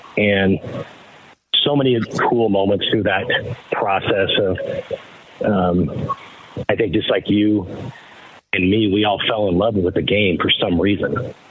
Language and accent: English; Detroit, Michigan, United States; mine was Ernie Harwell growing up in Detroit.